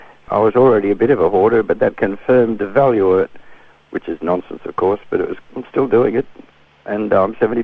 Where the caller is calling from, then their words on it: Hervey Bay, Queensland, Australia; Good morning. … from Hervey Bay, about hoarding.